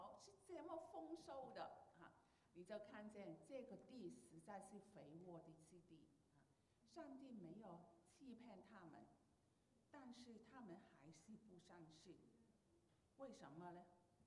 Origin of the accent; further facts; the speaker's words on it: Hong Kong; 我们香港人就是永居